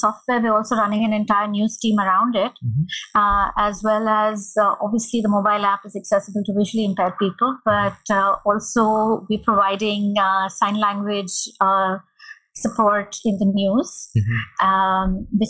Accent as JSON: {"language": "English", "town": "Mumbai", "region": "Maharashtra", "country": "India", "said": "I'm from Mumbai."}